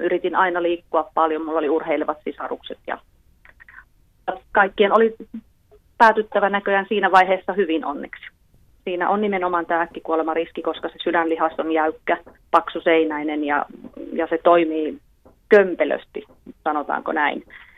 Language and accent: Finnish; Mikkeli, South Savo, Finland; Minä olen mikkeliläinen 51-vuotias nainen